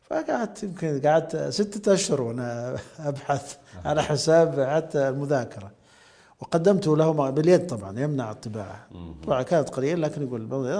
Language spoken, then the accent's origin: Arabic; Saudi Arabia; لكننا حنا كنا سعوديين قليلين.